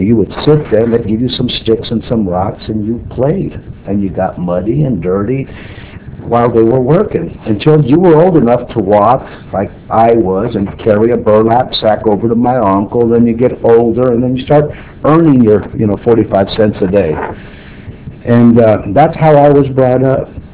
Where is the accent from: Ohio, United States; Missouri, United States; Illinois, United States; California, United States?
California, United States; Oxnard; born there; I was born in Oxnard, and that's all an agricultural town.